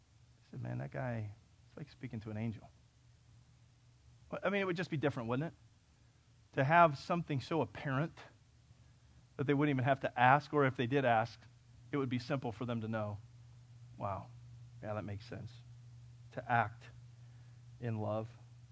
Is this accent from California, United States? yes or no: yes; California, United States; But that's not where I'm from. I'm from California.